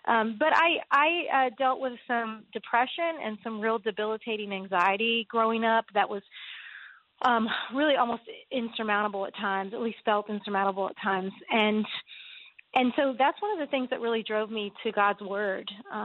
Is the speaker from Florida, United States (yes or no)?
no; Virginia, United States; I grew up in the Washington, D.C. area, just a few minutes outside of D.C. in Virginia